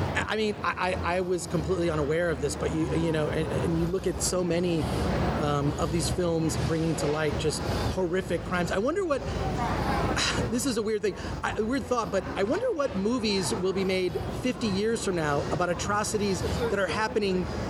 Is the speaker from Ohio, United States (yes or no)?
no; Pasadena, California, United States; So hope to see you at Politicon in Pasadena, my hometown.